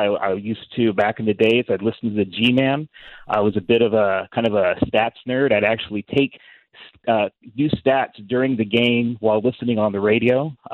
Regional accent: Sacramento, California, United States; Well, growing up in Sacramento, it was just sort of a natural thing.

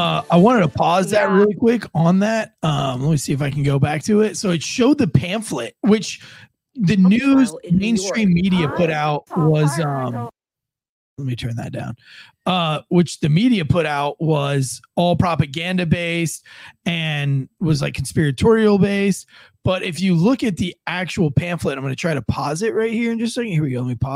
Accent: St. Augustine, Florida, United States; I did some deep diving because I'm from St. Augustine, Florida.

